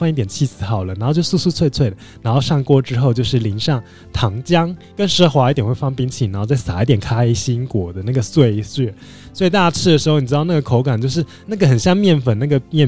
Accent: Taiwan

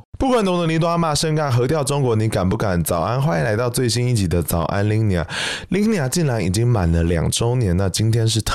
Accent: Taiwan; 我觉得身为一个台湾人，我觉得我们都应该好好的思考这些事情

